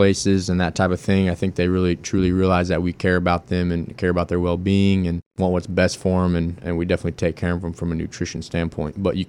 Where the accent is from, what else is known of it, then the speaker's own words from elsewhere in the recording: Kansas, United States; I'm from Kansas. So Kansas City barbecue is that's kind of what I grew up on.